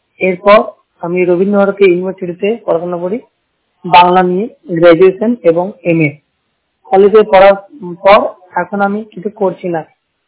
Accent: Bankura, West Bengal, India; আমার বাড়ি হচ্ছে পশ্চিমবঙ্গ রাজ্যের বাঁকুড়া জেলায়।

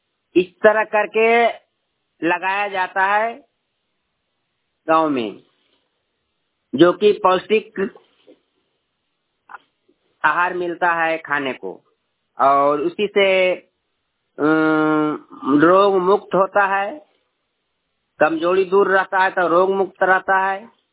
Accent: Domawar, Bihar, India; घर डोमावर है, पंचायत मसौरा है, प्रखंड नारदेगंज, जिला नवादा के रहने वाला हूँ।

